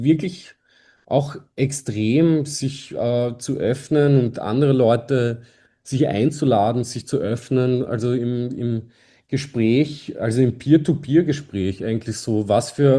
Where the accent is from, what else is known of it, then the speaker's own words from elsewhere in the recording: Vienna, Austria; wir als Wiener sind natürlich gesegnet